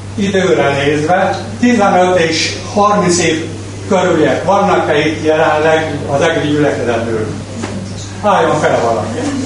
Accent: Transylvania, Romania; now in Hungary; a feleségem, a lánykörém, a … Erdélyből jöttünk át a körülbelül 10 éve.

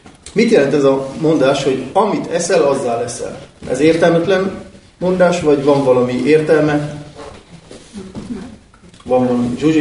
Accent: Füzesabony, Heves, Hungary; én mondjuk füzesabonyban nőttem föl

